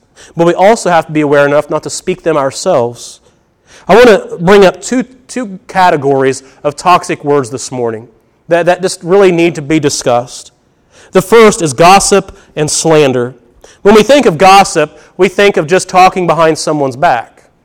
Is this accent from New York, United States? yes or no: no; Edgewood, Illinois, United States; I grew up in Edgewood, Illinois, just about 20 miles south of Effingham, real small town.